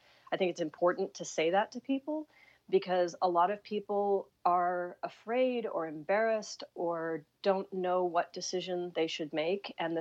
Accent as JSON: {"language": "English", "country": "United States", "said": "as an American, of course, we have to do everything within a year"}